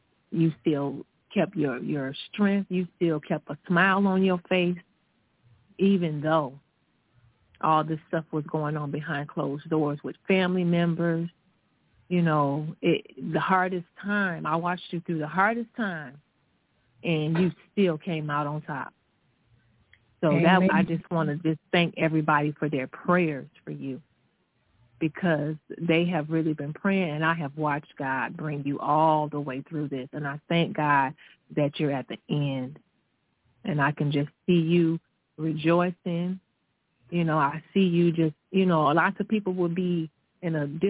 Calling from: Texas, United States; I'm calling from Texas.

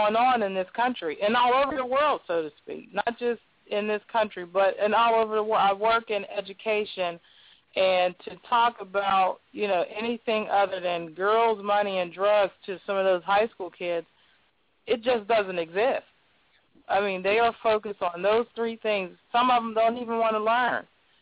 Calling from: Pittsburgh, Pennsylvania, United States; I'm calling from Pittsburgh.

